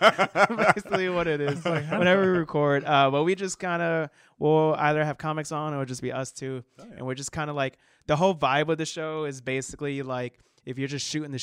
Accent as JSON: {"language": "English", "region": "Florida", "country": "United States", "tie": "born or raised there", "said": "it's so growing up in Florida, it's Spanish."}